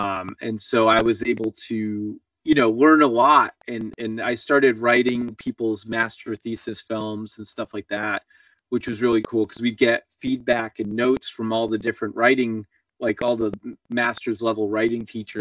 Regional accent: Connecticut, United States; now in San Francisco, United States; So originally I'm from Connecticut, which is on the East Coast of the US. But then I went all the way across the country to San Francisco, which is where I'm based now.

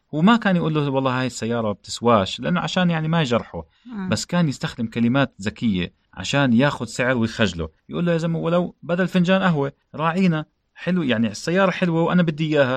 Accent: Jordan; هي عندنا بالأردن زي حسنة

